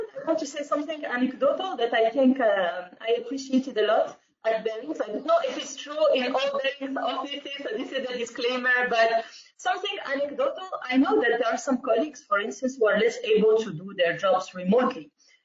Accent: Morocco; I grew up in Morocco.

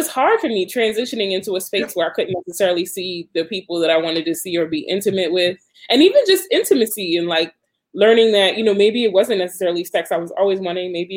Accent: Baltimore, Maryland, United States; also born or lived in Bronx, New York; I'm from the Bronx, but, you know, I was raised here in Baltimore, Maryland.

